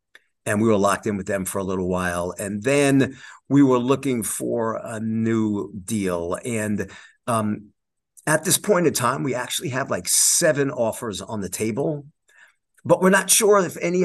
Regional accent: Long Island, New York, United States; So we've known Danny for a while because we're both from Long Island, New York.

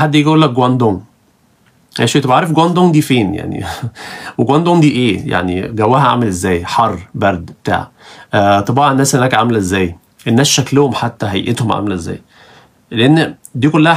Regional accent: Egypt; زي الاسكندرانيه عندنا في مصر

